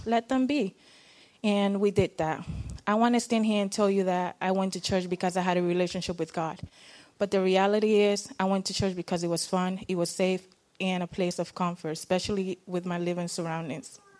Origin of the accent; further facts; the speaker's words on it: Honduras; As many of you know, I grew up in Honduras.